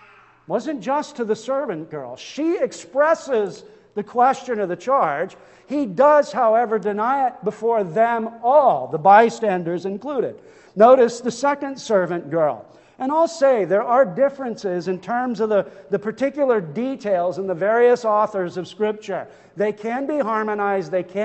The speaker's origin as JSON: {"language": "English", "town": "Chilliwack", "region": "British Columbia", "country": "Canada", "said": "And, \"Oh, we're from Chilliwack.\" \"Oh, are you a dairy farmer?\" I don't know why everybody in Chilliwack has to be a dairy farmer."}